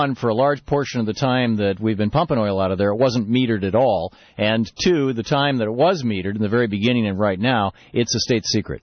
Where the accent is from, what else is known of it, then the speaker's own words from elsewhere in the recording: Lansing, Michigan, United States; I grew up in Lansing, Michigan, and myself and my four brothers in a three-bedroom house and in a working-class neighborhood.